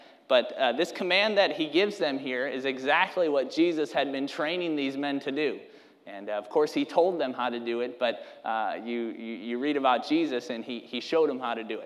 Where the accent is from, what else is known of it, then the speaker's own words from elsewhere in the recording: Michigan, United States; So I've been a Packer fan, because I grew up in Michigan, so the only alternative was the Lions